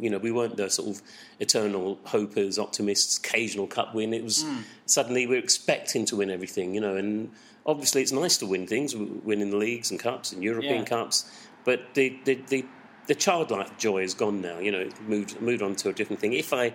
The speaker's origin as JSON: {"language": "English", "town": "Southend-on-Sea", "region": "East of England", "country": "United Kingdom", "tie": "born or raised there", "said": "my dad and my granddad supported Chelsea, even though I grew up in Southend."}